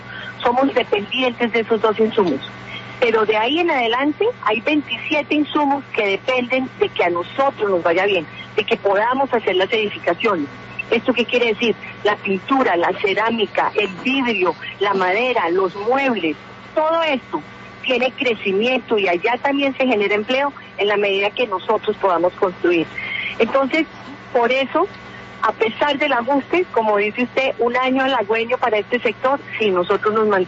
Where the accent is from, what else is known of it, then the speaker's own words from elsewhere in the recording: Bogotá, Bogotá Capital District, Colombia; A mí me dolía, además, porque yo soy bogotana